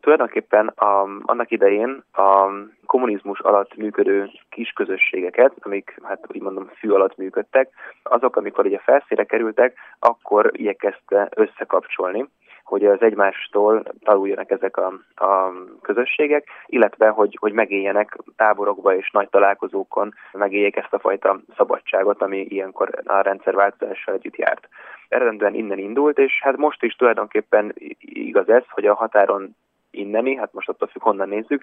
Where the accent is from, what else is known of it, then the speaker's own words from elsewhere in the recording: Budapest, Hungary; moved away as an adult; now in Maradék, Serbia; Én eredetileg budapesti vagyok, de most itt élek a szerémségben, maradékon.